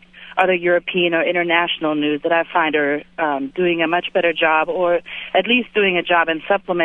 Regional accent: Berlin, Germany; moved away; I read my local newspaper from Berlin. I'm from Berlin

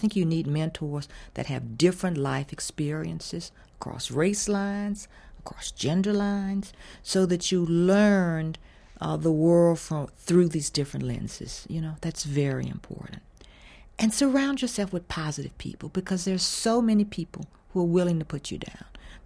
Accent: the South, United States; particularly growing up in the South.

